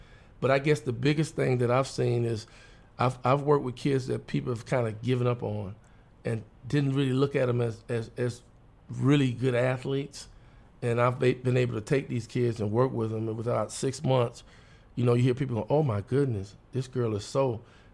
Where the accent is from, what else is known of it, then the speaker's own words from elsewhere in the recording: California, United States; now in North Carolina, United States; Well, my thing is, you know, I'm coming from California, which is a very competitive